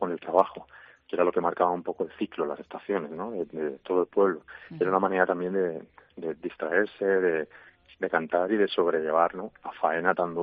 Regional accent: Móstoles, Community of Madrid, Spain; aunque nací en Madrid y me crié en Móstoles

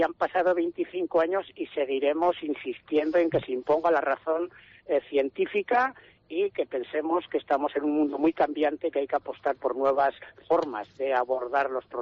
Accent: Artieda, Aragon, Spain; los que somos como de Artieda, que hemos visto como las huertas se inundaban

